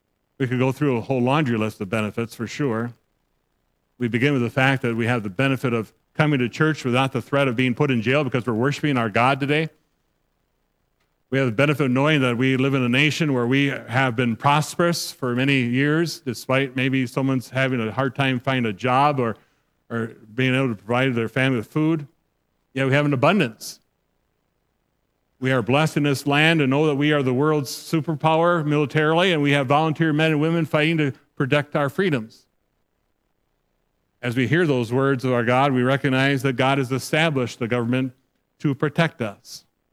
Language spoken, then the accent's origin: English; Michigan, United States; Growing up in Michigan, one of my fond memories on 4th of July weekend was attending with my father and my brothers the fast-pitch softball tournament along the shores of Lake Michigan.